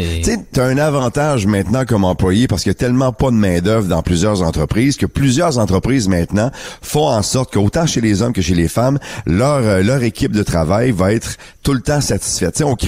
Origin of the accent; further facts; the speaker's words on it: Quebec, Canada; une tendance qu'on verra de plus en plus ici chez nous au Québec.